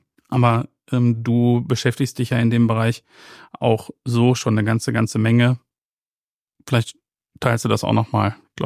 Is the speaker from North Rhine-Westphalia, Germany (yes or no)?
yes; North Rhine-Westphalia, Germany; born there; Gebürtiger Ostwestfale, 80er Jahrgang